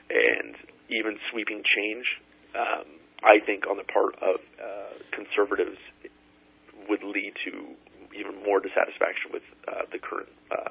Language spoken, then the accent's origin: English; California, United States; I'm from Central Valley and from down south.